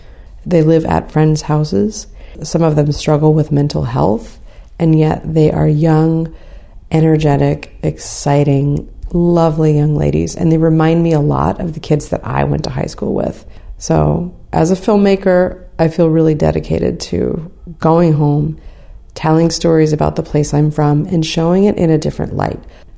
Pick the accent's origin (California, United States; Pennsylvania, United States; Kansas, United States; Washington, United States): California, United States; San Bernardino; I grew up in San Bernardino, California. This is one of the poorest and most dangerous cities in the state of California. That's where I was born and raised.